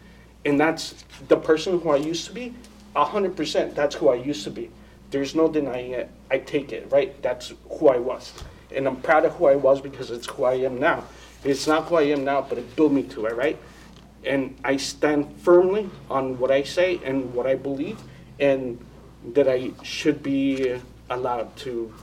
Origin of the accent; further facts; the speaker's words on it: California, United States; moved away as an adult; So when I graduated high school, I moved from California to Norwalk to Port Chester, New York.